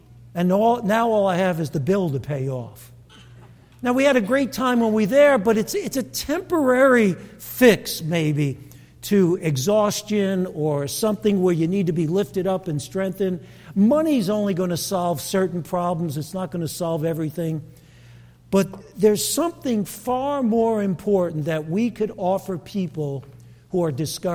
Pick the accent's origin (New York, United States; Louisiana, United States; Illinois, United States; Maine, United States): New York, United States; Brooklyn; I grew up in Williamsburg, Brooklyn, and many of my neighbors had those tattoos from the concentration camps.